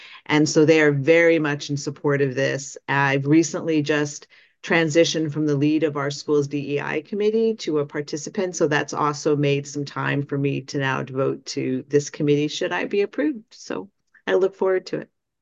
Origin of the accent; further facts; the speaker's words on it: Ithaca, New York, United States; I grew up in Ithaca.